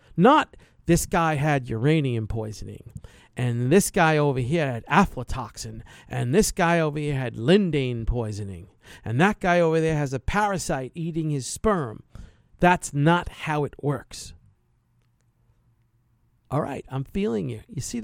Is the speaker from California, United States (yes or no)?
yes; Irvine, California, United States; I grew up in Irvine near the nuclear reactor sites there. On Barranca.